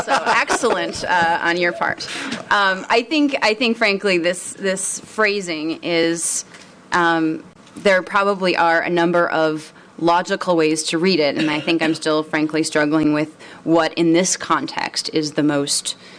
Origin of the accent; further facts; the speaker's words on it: Minnesota, United States; I'm a Minnesotan.